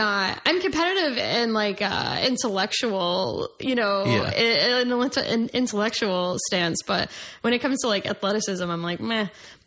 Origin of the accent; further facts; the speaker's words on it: New York, United States; I have a lot of negative feelings about Boston, and I'm just like, is it because I'm from New York?